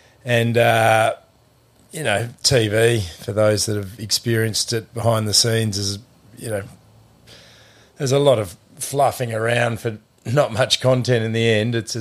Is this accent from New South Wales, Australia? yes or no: no; Tasmania, Australia; I'm from Tassie originally, and the amount of people have said to me, "Oh, New Zealand and Tassie, there's a lot of similarities."